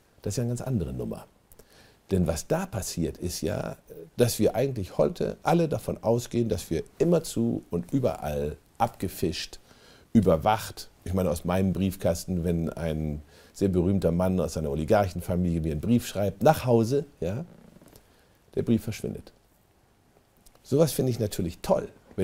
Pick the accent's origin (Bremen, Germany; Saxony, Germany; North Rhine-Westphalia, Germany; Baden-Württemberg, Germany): Bremen, Germany; in meiner Heimatstadt Bremen